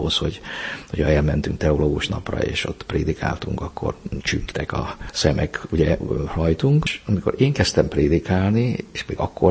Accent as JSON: {"language": "Hungarian", "town": "Orgovány", "region": "Bács-Kiskun", "country": "Hungary", "tie": "born or raised there", "said": "Kiskanalasan születtem, aztán édesapám orgoványra került lelkipásztornak, amikor én 13 éves voltam, és az általános iskola utolsó évét azt ott végeztem, utána pedig ilyen vonatos, ingázós bejáróként Kecskeméten a Katona József gimnáziumban végeztem."}